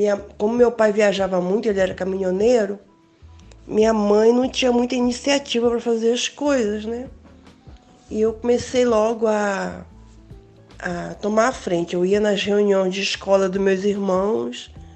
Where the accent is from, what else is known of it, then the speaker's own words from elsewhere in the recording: Araruama, Rio de Janeiro, Brazil; born there; 61 anos, faço 62 agora, dia 25 de outubro. Eu nasci em 61. Eu nasci em Araruama, sou filha de caminhoneiro e doméstica, né?